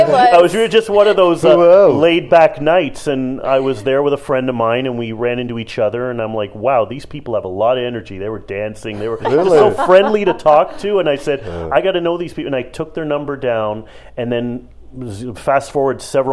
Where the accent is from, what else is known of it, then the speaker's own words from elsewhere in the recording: Toronto, Ontario, Canada; I was born and raised in Toronto.